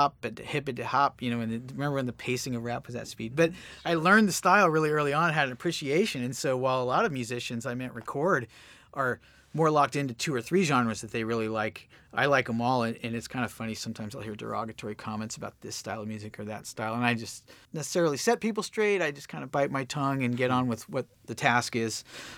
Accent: California, United States; And I was growing up in the Bay Area. And I graduated in 84.

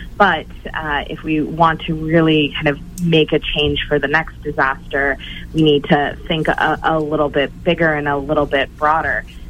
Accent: Maine, United States; So I grew up on the East Coast in Maine

